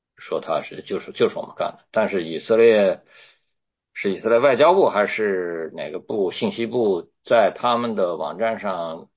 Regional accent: China; 最早就是从我们在中国小的时候就长大，对吧？

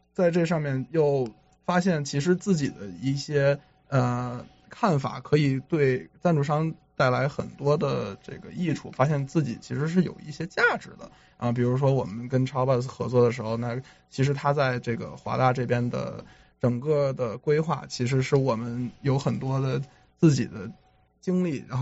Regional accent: China; now in United States; 作为一个华人，作为一个中国人，在美国来说其实前面的道路还是很坎坷的。

